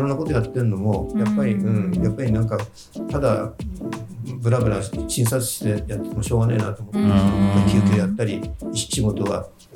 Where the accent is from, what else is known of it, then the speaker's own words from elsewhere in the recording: Ishinomaki, Miyagi, Japan; 僕石巻の出身なんですけど、